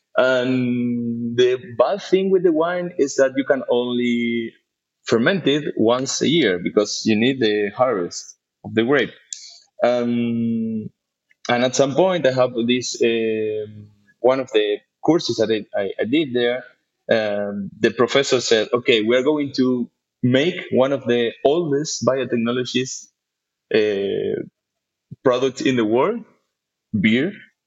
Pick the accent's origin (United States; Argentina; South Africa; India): Argentina; English is a second language; So you know that, yeah, I'm from Argentina, and Argentina is more a wine country, you know.